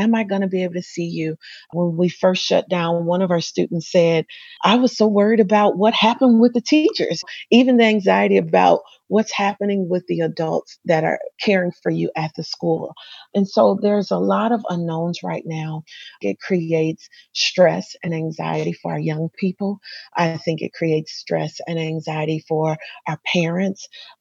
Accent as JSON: {"language": "English", "town": "Covert", "region": "Michigan", "country": "United States", "tie": "born or raised there", "said": "I had the pleasure of growing up in Covert, Michigan, which is a small town, a farmer's town, blueberry farms specifically."}